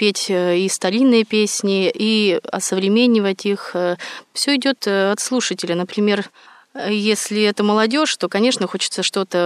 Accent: Veliky Ustyug, Vologda Oblast, Russia; now in Moscow, Russia; Да, я родом с Вологодской области, город Великий Устюг, город очень красивый, очень много церквей.

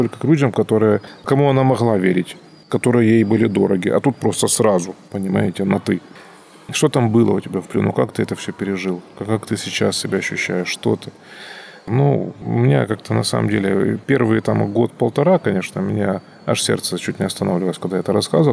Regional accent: Donetsk, Donetsk Oblast, Ukraine; now in Moscow, Russia; Потому что я там приехал из Донецка какого-то в Москву, и сразу берите

